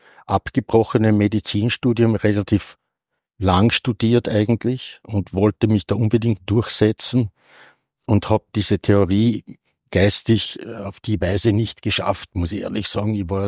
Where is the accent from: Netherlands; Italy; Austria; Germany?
Austria; Ybbs an der Donau, Lower Austria; also born or lived in St. Pölten; Und mein Papa war in Ips in dem psychiatrischen Krankenhaus, damals Anstalt genannt, Primarius, Vorstand der Frauenabteilungen. Und dort haben wir in einer Dienstwohnung gewohnt.